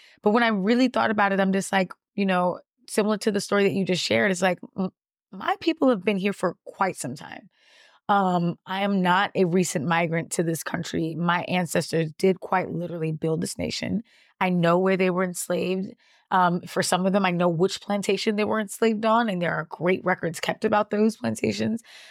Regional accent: New York City, New York, United States; Growing up in New York, I remember that most of the Black people that I went to school with were from a Latin American or West African or Caribbean nation.

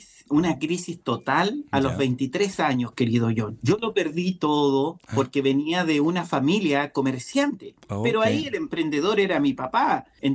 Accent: Iquique, Tarapacá, Chile; also born or lived in Ovalle; Yo nací en Ovalle, en la cuarta región, eso está centro, pero mi adolescencia la viví en Iquique. Iquique es casi al límite con Perú, es el desierto de Atacama.

